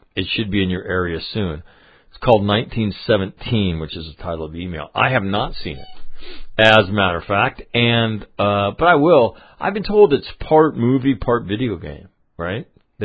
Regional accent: Glens Falls, New York, United States; 806 miles south of my hometown of Glen Falls, New York.

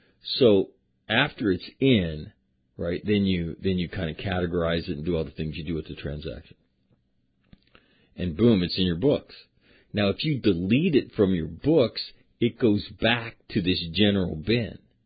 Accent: Sacramento, California, United States; there's an incident in my hometown, Sacramento

